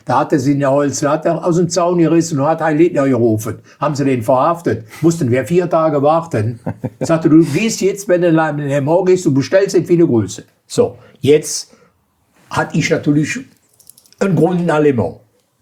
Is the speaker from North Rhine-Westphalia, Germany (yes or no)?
yes; Aachen, North Rhine-Westphalia, Germany; ich komme aus Aachen, da wo der ist.